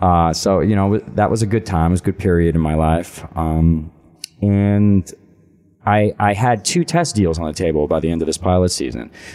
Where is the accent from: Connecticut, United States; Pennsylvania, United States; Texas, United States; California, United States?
Connecticut, United States; I grew up in Connecticut.